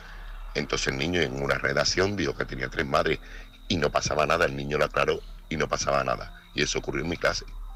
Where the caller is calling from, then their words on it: Seville, Andalusia, Spain; corresponsal de Sevilla